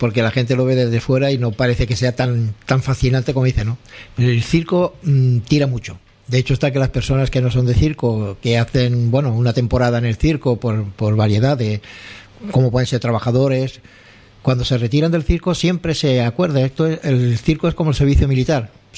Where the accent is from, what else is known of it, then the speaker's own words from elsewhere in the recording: Jerez de la Frontera, Andalusia, Spain; yo soy de Jerez, me crié en Jerez, pues iban todos los circos grandísimos a Jerez de la Frontera